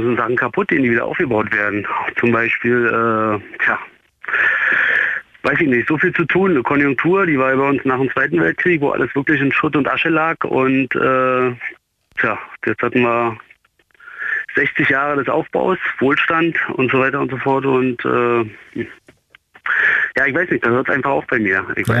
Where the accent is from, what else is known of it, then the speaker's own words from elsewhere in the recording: East Berlin, Berlin, Germany; ich komme auch aus Ost-Berlin